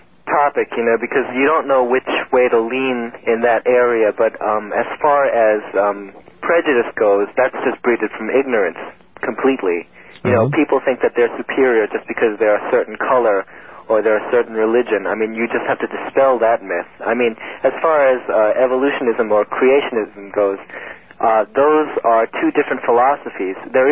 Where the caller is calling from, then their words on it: Setauket, New York, United States; I'm calling from Setauket.